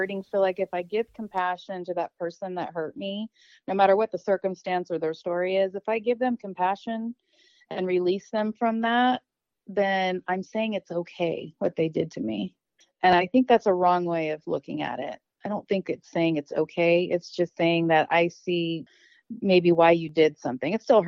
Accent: San Francisco, California, United States; born there; No, I was born in San Francisco.

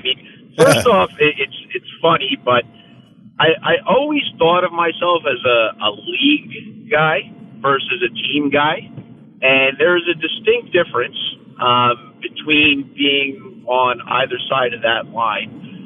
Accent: New Jersey, United States; I mean, first off, I'm born and raised in Jersey.

